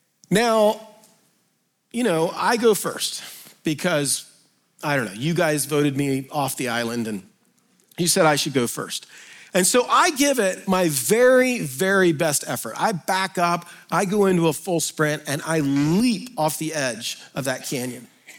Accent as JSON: {"language": "English", "country": "United States", "said": "And I'm an American, so I have no idea how far that is."}